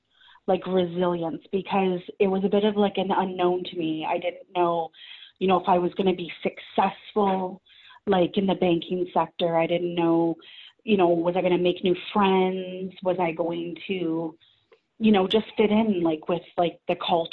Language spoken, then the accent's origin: English; Peterborough, Ontario, Canada; moved away as an adult; I'm from Curve Lake First Nations, mm-hmm. which is out on the outskirts of Peterborough. If anyone has heard of Peterborough, it is out there. And so I basically spent my whole life in Peterborough till 2 years ago.